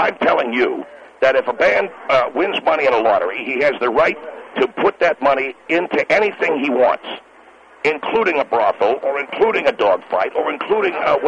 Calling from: Philadelphia, Pennsylvania, United States; I'm calling from Philadelphia.

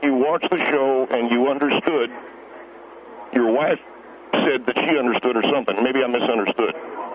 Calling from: Corona, California, United States; I'm calling from Corona, California.

